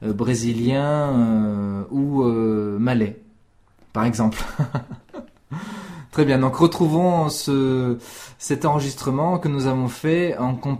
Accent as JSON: {"language": "French", "country": "France", "said": "ça permet d'éliminer les fautes que nous, en tant que Français, on peut faire"}